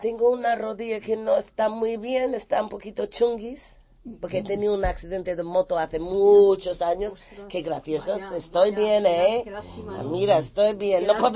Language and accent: Spanish; United States; Spanish is a second language; now in Spain; Y yo soy de Estados Unidos. Y orgullosa y lo amo, mi país y todo, pero estoy enamoradísimo de España.